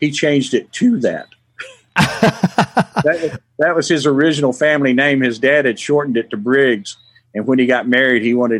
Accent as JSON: {"language": "English", "town": "Memphis", "region": "Tennessee", "country": "United States", "said": "Said, Larry … I'm from Memphis."}